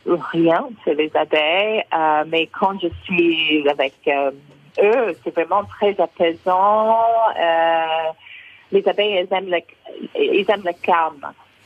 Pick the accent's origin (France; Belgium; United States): United States; French is a second language; Moi, je suis américaine.